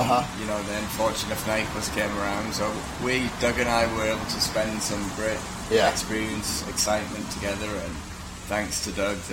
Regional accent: England, United Kingdom; growing up in England, I was still are a big soccer fan.

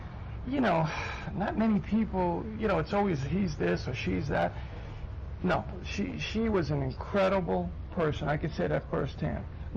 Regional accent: New York, United States; the good thing was mine was empty, you know, because I was from New York.

